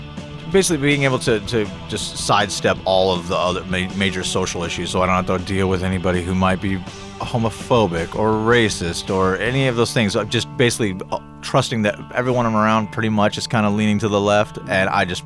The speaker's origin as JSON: {"language": "English", "region": "California", "country": "United States", "tie": "born there", "also_born_or_lived": "Missouri", "said": "Yeah, I was born in California, and, you know, I got into a lot of bad stuff and basically, you know, escaped and found myself in Missouri."}